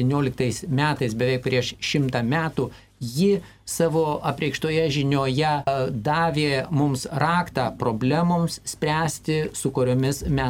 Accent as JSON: {"language": "Lithuanian", "country": "Brazil", "second_language": "Lithuanian", "lives_now": "Lithuania", "said": "esu iš Brazilijos"}